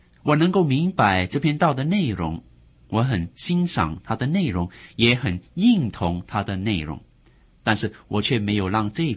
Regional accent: China; 他们以为温柔之心就是我们中国人所说的客气。

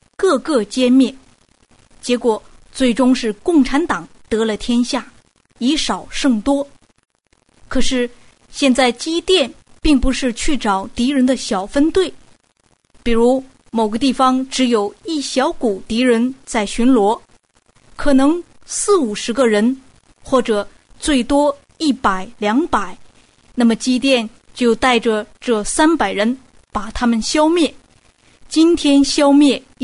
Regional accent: China; 我们中国人都知道毛主席的作战策略

